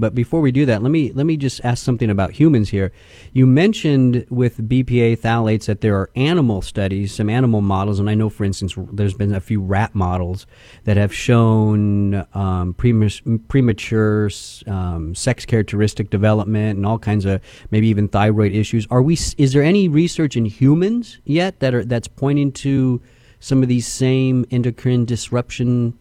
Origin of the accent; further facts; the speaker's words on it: Texas, United States; She's a PhD student at Texas Tech, my home state there